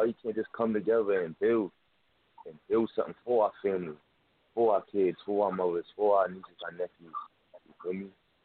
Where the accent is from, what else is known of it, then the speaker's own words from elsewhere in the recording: Newport, Rhode Island, United States; from Newport, Rhode Island.